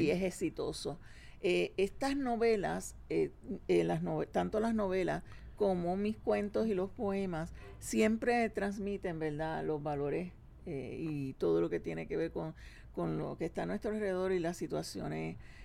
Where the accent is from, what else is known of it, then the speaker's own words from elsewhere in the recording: Aguas Buenas, Puerto Rico; Yo soy de Aguas Buenas Natural.